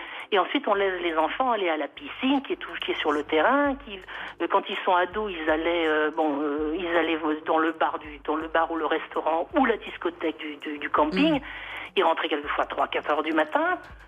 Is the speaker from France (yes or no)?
yes; France; parce que je suis française.